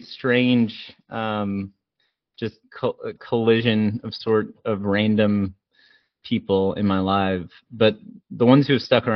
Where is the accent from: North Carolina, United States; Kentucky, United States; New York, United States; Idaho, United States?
Kentucky, United States; also born or lived in Atlanta / Japan; I grew up until I was 13 or 14 on a cattle farm in Kentucky. And then at that age, I moved to Kobe, Japan.